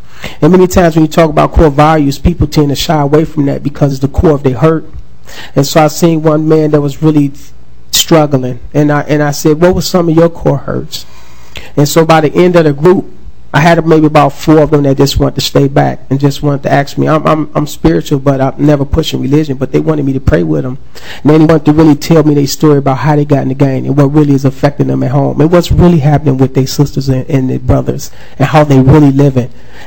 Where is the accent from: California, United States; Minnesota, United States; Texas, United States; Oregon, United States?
Minnesota, United States; Minneapolis; For myself, as I'm a Northside resident, I grew up in North Minneapolis.